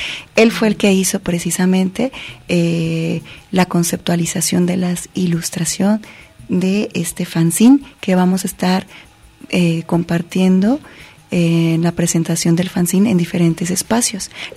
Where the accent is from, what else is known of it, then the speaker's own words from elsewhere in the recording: Guadalajara, Jalisco, Mexico; Yo escribí esta historia inspirada en la memoria del barrio donde crecí. Yo crecí por Oblatos, allá por el oriente de Guadalajara